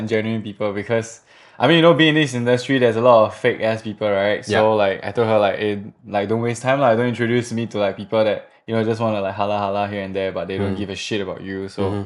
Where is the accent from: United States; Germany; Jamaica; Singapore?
Singapore; from Singapore